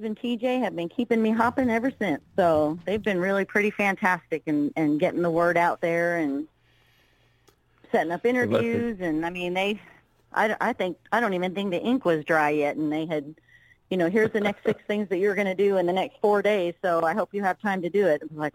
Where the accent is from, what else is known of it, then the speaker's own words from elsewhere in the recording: California, United States; also born or lived in Massachusetts; now in Kentucky, United States; So then when I was actually born in Massachusetts, but for the most part I was raised in California. Now I'm in Kentucky.